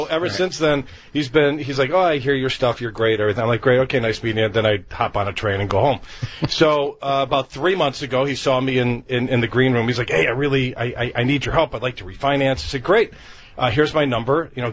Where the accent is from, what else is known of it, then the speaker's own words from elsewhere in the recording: Des Plaines, Illinois, United States; I grew up in Des Plaines, so it was a good middle-class area.